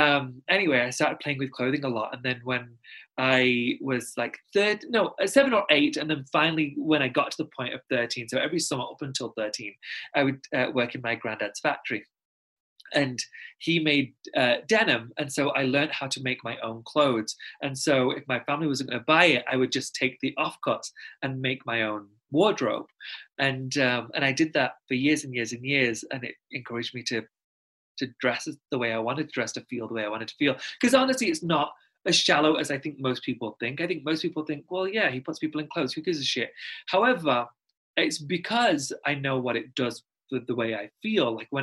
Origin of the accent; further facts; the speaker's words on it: Pakistan; I'm Muslim. And I'm Pakistani, and if, not to sound condescending, a lot of people don't know where it is, so I'm just going to tell you, it neighbors India.